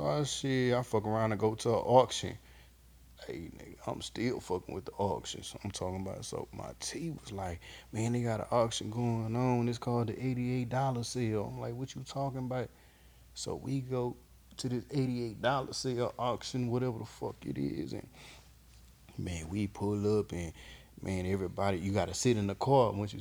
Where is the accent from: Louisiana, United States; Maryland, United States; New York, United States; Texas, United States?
Texas, United States; Houston; Yeah, I'm from Acres Home.